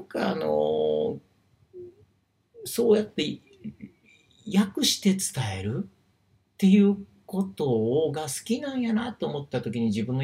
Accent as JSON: {"language": "Japanese", "region": "Osaka", "country": "Japan", "tie": "born or raised there", "said": "まあそれはもしかして大阪で生まれ育ってそういう環境がそうさせたのかもしれないんですが"}